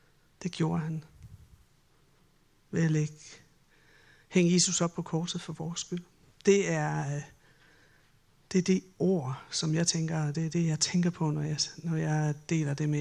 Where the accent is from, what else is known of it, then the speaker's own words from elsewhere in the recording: Slagelse, Zealand, Denmark; also born or lived in Klovborg; Jeg er oprindelig fra Slagelse. Det er måske nogen, der allerede har luret. Det var ikke sådan helt vestjysk.